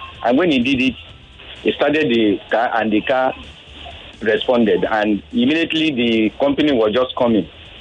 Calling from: Oshodi, Lagos, Nigeria; I'm calling from Oshodi.

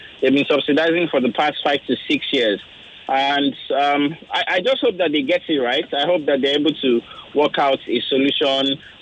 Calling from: Lekki, Lagos, Nigeria; I'm calling from Lekki.

